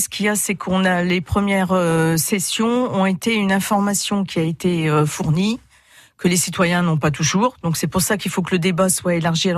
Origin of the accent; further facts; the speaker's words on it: Amiens, Hauts-de-France, France; je viens d'Amiens. Donc je me suis dit, ça se fait pas.